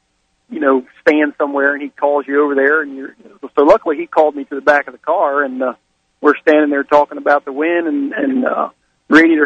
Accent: Pennsylvania, United States; now in Florida, United States; Well, you know, I come from Pennsylvania and did all my, you know, started out sprint car racing up there

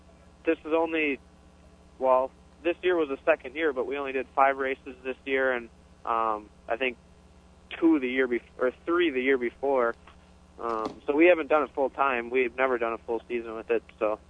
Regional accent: Minnesota, United States; Actually, I'm from Minnesota.

